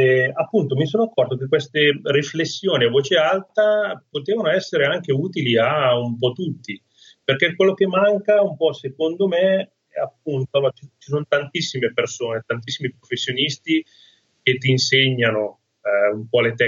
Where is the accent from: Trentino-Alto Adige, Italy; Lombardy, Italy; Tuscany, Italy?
Lombardy, Italy; Milan; now in Marche, Italy; a me piace dire che sono un milanese marchigianizzato, nel senso che vivo qua giù nelle Marche da qualche anno, ormai da 9.